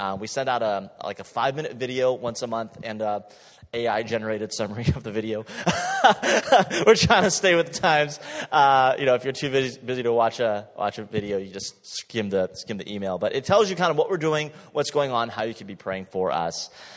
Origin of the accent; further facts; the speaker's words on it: Japan; moved away as an adult; now in United States; Okay, so I was born and raised in Japan and grew up there, came to the States for college.